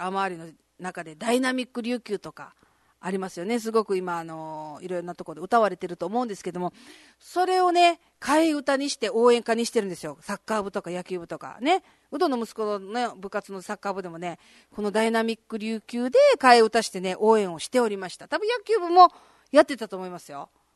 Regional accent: Okinawa, Japan; 年に石川高校が甲子園行ったんですよ。めちゃくちゃ覚えてる。なんでこうなんじゃないばっていうね、自分の出身校なので。

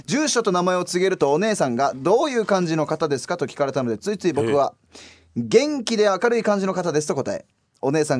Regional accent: Kansai, Japan; 実は僕、根っからの関西人なのか、何でもお笑いネタにしてしまいたくなります

